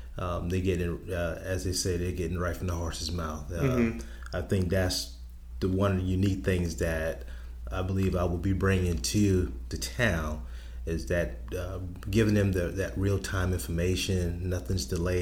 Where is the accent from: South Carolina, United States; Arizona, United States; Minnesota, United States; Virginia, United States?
South Carolina, United States; Charleston; I'm born and raised in Charleston, I lived to Hugo. We didn't evacuate; we stayed.